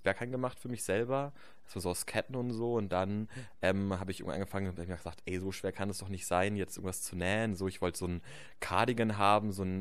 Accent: Bavaria, Germany; Ich komme ja auch aus Bayern, ich weiß schon, wie das da abgeht.

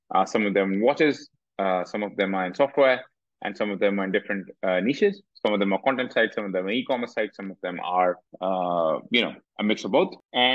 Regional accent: Mumbai, Maharashtra, India; You're from my hometown of Mumbai.

